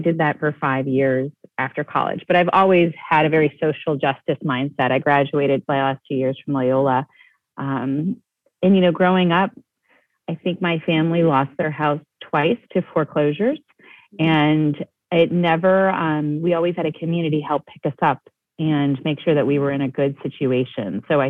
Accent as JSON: {"language": "English", "region": "Illinois", "country": "United States", "tie": "born or raised there", "moved": "as an adult", "lives_now": "New Orleans, United States", "said": "And, I'm not from New Orleans. And so I'm from outside Chicago, was raised in an immigrant community, but then being able to come here and navigate this landscape after college"}